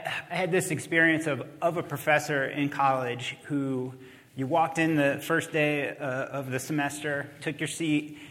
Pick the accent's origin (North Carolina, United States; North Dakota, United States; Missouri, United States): North Carolina, United States; Asheville; Well, she's from my hometown of Asheville.